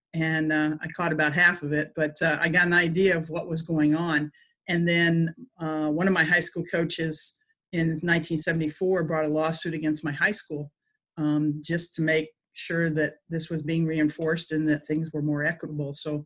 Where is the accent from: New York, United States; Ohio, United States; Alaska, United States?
Ohio, United States; Bexley; I grew up in Columbus, East Side Bexley. Went to Bexley High School, and very blessed there.